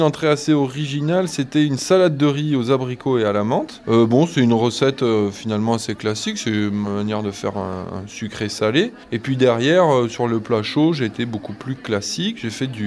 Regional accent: Saint-Affrique, Occitanie, France; born there; moi je suis Aveyronnais, moi je suis né ici, moi je suis né à Sainte-Afrique en 83, fils de gens qui viennent d'ailleurs, ça s'entend à mon accent, non?

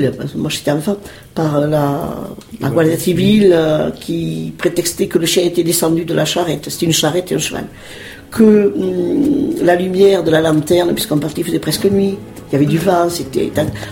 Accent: Barcelona, Catalonia, Spain; born there; French is a second language; je suis née à Barcelone, mais de culture et d'appartenance murciana. Pas question de me dire que je suis catalane

